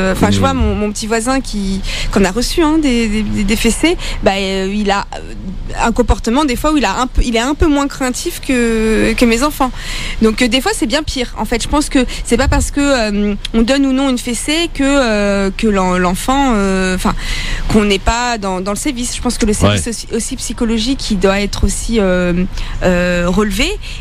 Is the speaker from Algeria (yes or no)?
yes; Algeria; Ah bah après je suis une Algérienne. Hein, donc... je reste une Algérienne